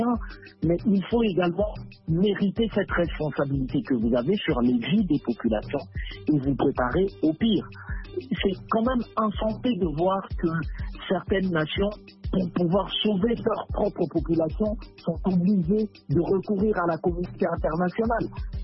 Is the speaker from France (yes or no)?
no; Kinshasa, DR Congo; si chez nous à Kinshasa